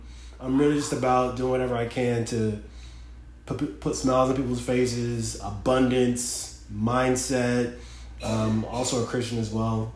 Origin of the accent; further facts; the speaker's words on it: Nigeria; Nigerian.